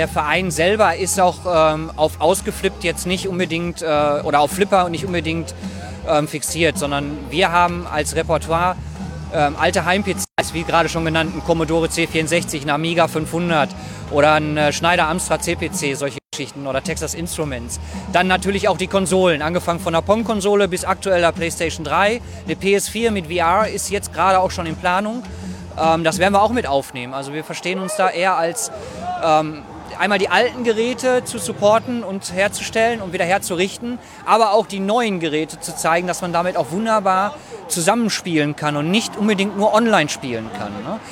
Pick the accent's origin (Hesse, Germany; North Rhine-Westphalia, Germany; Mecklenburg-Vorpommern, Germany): North Rhine-Westphalia, Germany; Recklinghausen; Ich weiß das noch aus meiner Jugend tatsächlich. Also ich komme aus Recklinghausen